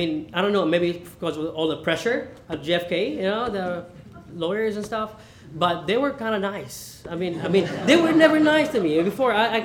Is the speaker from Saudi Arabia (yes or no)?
yes; Saudi Arabia; now in Michigan, United States; I'm a citizen of Yemen, but actually I was born and raised in Saudi Arabia. My mom was born and raised in Saudi Arabia